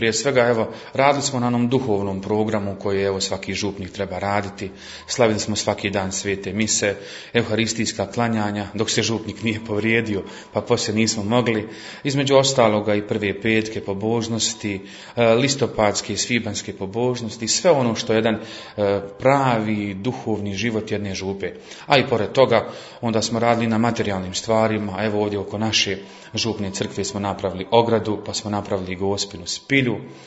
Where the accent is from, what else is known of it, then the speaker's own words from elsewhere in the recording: Novi Travnik, Central Bosnia Canton, Bosnia & Herzegovina; pa ja sam iz Novog Travnika, ima tamo Vilenica, pa sam blizu Vlašića, znam ja što je snijeg.